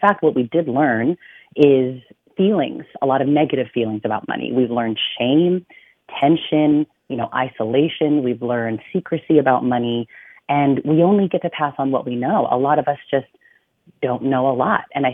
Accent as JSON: {"language": "English", "region": "California", "country": "United States", "tie": "born or raised there", "said": "I'm a Filipino-American daughter of immigrants, first generation. I grew up in the California Bay Area."}